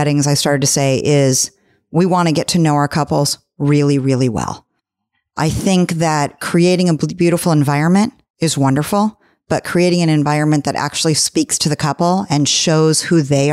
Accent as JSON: {"language": "English", "region": "California", "country": "United States", "tie": "born or raised there", "said": "I'm from Orange County originally. So I grew up behind the Orange Curtain."}